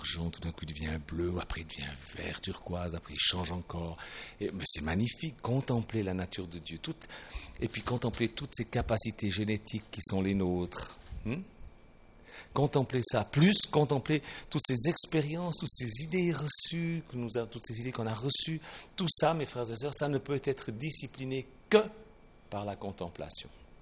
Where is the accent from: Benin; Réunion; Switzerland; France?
Switzerland; Et je suis suisse et donc élevé dans un pays de douceur. La douceur c'est un fait là-bas.